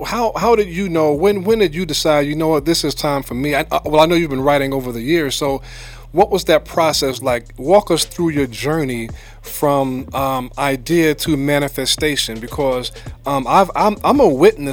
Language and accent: English; Brooklyn, New York, United States; I grew up in Brooklyn, and that, you know, my dad was from, you know, Selma, and he moved to New York in his youth